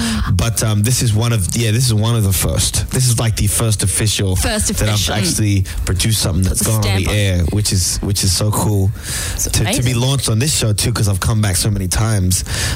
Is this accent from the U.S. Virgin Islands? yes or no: no; Nigeria; Like, I'm Nigerian